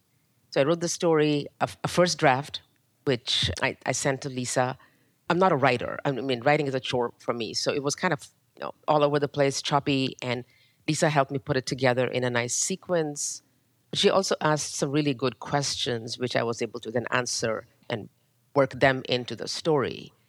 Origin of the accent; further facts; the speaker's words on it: Pakistan; also born or lived in Zambia; I grew up in Pakistan and Zambia, so my formative years were in cultures that revolve around storytelling and oral history